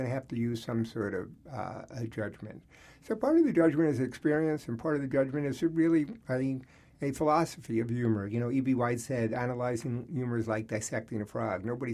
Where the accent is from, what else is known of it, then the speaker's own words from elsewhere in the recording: New York City, New York, United States; I grew up in New York City, in Queens, Jewish culture, very, very focused on achievement and professions and all that.